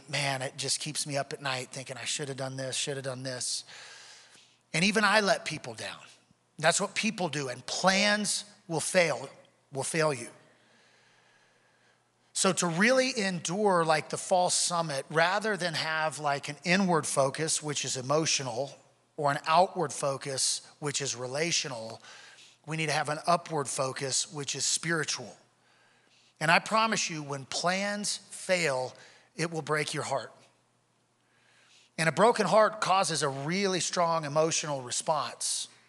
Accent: Louisiana, United States; now in Colorado, United States; Now, I'm from Louisiana. I didn't have any idea what this concept was until we got to Colorado.

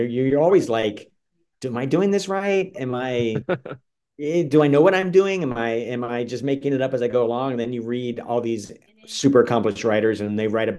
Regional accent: Orlando, Florida, United States; For me, I grew up in Orlando, Florida

